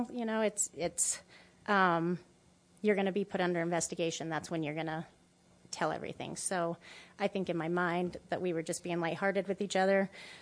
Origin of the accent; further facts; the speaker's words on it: Moab, Utah, United States; But there's my home. I was born and raised in Moab.